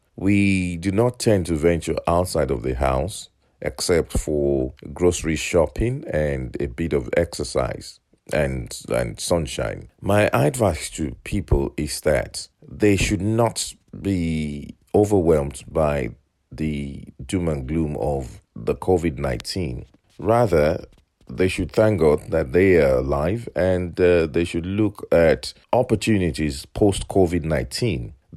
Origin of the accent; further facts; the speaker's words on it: Nigeria; now in Ireland; I'm a Nigerian resident in the Republic of Ireland.